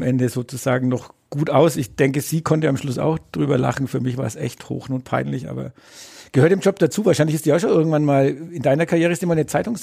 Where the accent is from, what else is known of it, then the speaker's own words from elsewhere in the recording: Bavaria, Germany; accent: Franconian; meinen fränkischen Dialekt, das wird vielleicht nicht ganz so einfach sein